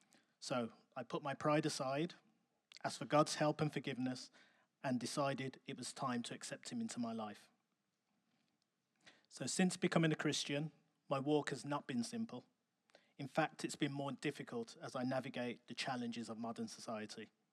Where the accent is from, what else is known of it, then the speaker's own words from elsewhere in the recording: England, United Kingdom; I was born and raised in England in a home with little disposable income, but full of love and free of drama.